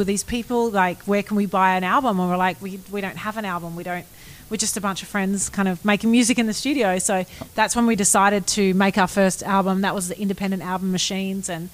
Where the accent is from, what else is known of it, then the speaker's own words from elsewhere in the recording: Melbourne, Victoria, Australia; moved away as an adult; Andrew and I are originally from Australia. We moved here out of school. We moved here to be part of the music industry.